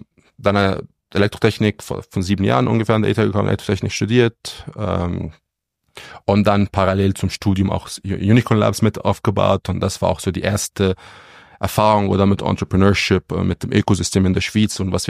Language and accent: German; Egypt; German is a second language; now in Switzerland; Ja, also ich bin ursprünglich aus Ägypten auch da aufgewachsen